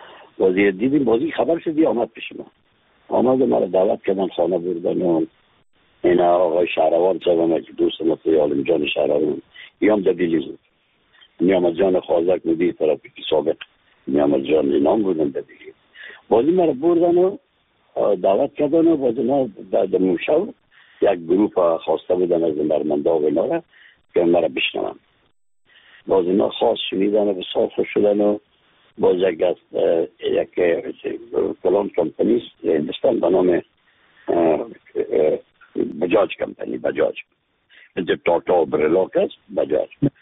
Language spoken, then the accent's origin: Persian; Afghanistan; از افغانستان هستم